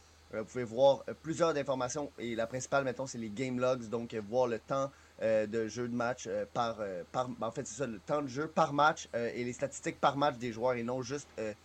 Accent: Quebec, Canada; en tant que Québécois

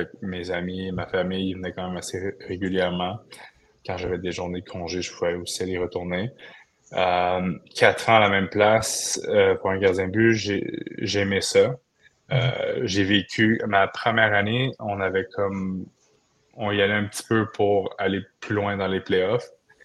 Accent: Quebec, Canada; De la Rive-Sud de Montréal.

